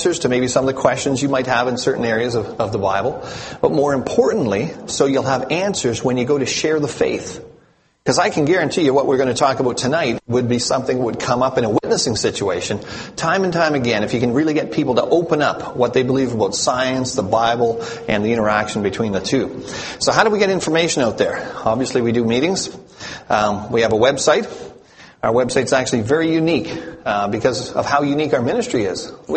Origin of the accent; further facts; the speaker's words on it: Canada; You know, I am from Canada. I have been here for a couple days.